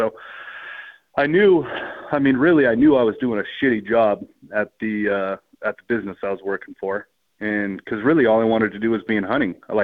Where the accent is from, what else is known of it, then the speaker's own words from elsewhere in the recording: Nevada, United States; growing up in Nevada, we don't have a lot of tags.